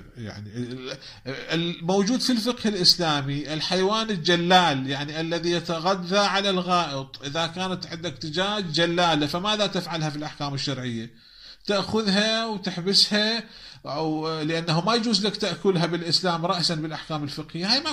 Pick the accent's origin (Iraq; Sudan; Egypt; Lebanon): Iraq